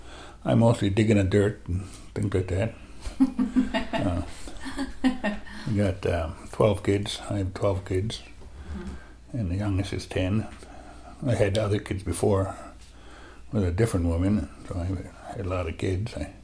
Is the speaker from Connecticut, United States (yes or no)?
no; Minnesota, United States; born there; I was born on Vermilion Reservation. We had a place up there.